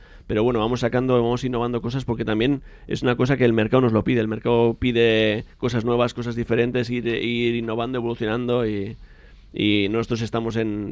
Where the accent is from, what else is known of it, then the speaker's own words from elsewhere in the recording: San Sebastián, Basque Country, Spain; los dos digamos hermanos que somos de Garangar Donostia